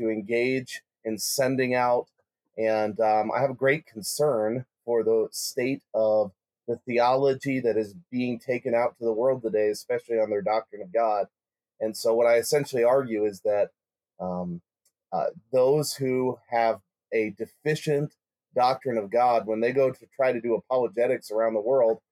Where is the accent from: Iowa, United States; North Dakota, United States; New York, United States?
Iowa, United States; I'm from Iowa, and I have a lot of farmers in my church.